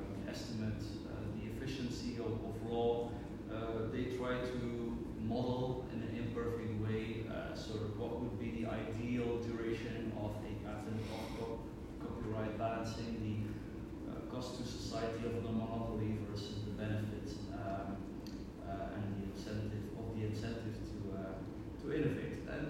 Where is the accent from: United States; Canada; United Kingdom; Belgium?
Belgium; I'm from Europe, Belgium, which happens to be vaccine valley, vaccines produced in Belgium.